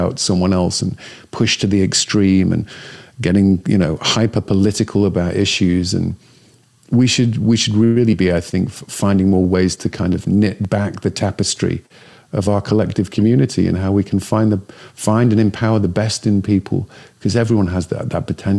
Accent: England, United Kingdom; growing up in Northern England where I grew up

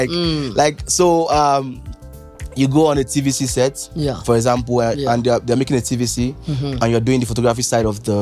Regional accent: Nigeria; So when I walk in and I'm like, I'm Nigerian.

